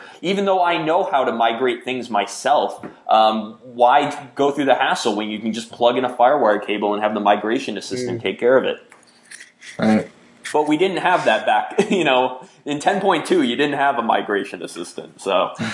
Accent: United States; growing up in America was into computers

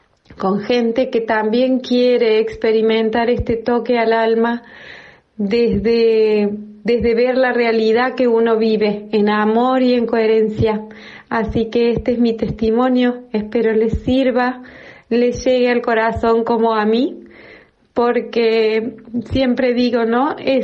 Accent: Río Tercero, Córdoba, Argentina; de Río Tercero, provincia de Córdoba.

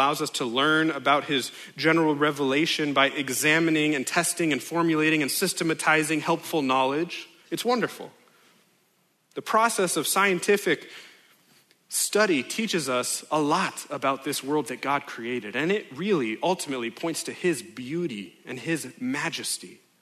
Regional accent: Los Angeles, California, United States; And I understand that I'm from Los Angeles, California, and I'm preaching to a room filled with people whose toddlers know more about farming than I do.

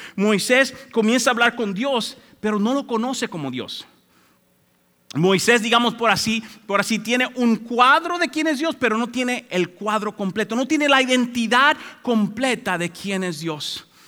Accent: Dominican Republic; now in United States; pero en mi país, mi mamá me enviaba a un lugar que le llaman el colmado en República Dominicana. Aquí le dicen la bodega o la tienda de la esquina.

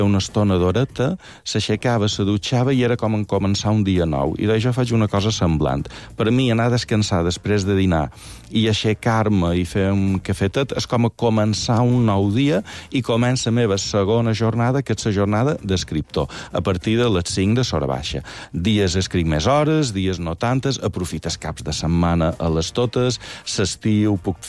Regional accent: Santanyí, Balearic Islands, Spain; Jo vaig en el meu poble de socialitzar. La gent de Santanyí, un temps anaves a la plaça i trobaves gent de Santanyí.

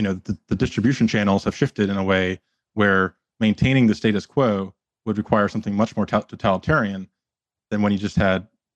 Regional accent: Canada; in Canada, I'm Canadian.

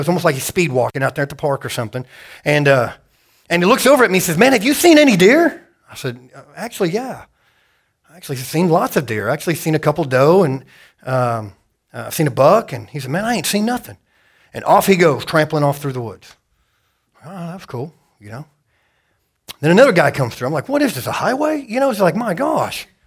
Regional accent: Idaho, United States; I kind of grew up in the woods. I grew up in Idaho. It's where I learned how to hunt.

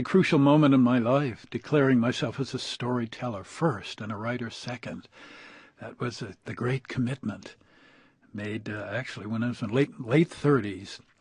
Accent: Boston, Massachusetts, United States; I grew up in Pill Hill, the edge of Boston. It's a wonderful neighborhood of big old-fashioned houses, and I was 7 when we moved in.

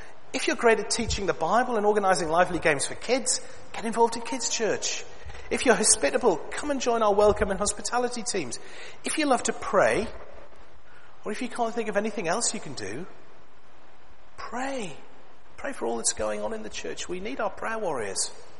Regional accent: Sunderland, North East England, United Kingdom; Up in Sunderland, my hometown, they're bulldozing council houses, bulldozing council estates

